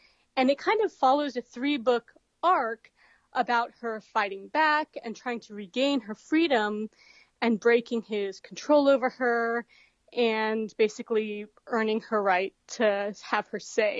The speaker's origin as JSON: {"language": "English", "region": "the South", "country": "United States", "tie": "born or raised there", "said": "I mean, I grew up in the South, so I feel pretty comfortable with like the dialect, the regional habits and cultural norms that happen in Alabama, Florida, Georgia, that general area."}